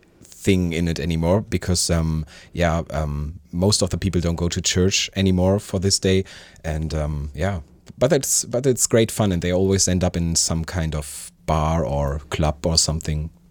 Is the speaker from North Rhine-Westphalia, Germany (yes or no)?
no; Bremen, Germany; Yeah, that's a pity because I'm from Bremen and we have the least days off in whole Germany.